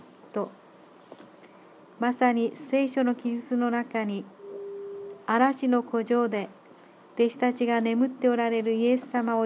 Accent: Hirado, Nagasaki, Japan; 26年前に似たような台風として名付けてリンゴ台風と言われた19号が私の故郷平戸にも吹き荒れましたとき、風速57メートル吹いたと言われましたが、大木が根こそぎ倒されたり、家屋の倒壊がひどかったのを思い出しておりました。

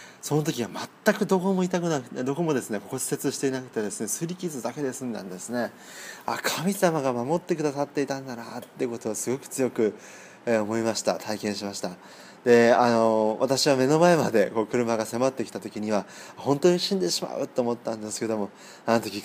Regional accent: Saga, Japan; 私はその隣の佐賀県出身の人間なんですけれども、

